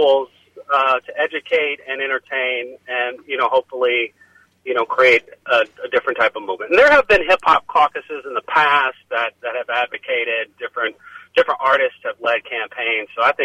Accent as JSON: {"language": "English", "town": "Minneapolis", "region": "Minnesota", "country": "United States", "also_born_or_lived": "East Coast", "said": "I'm from Minneapolis, but I spent 10 years plus on the East Coast"}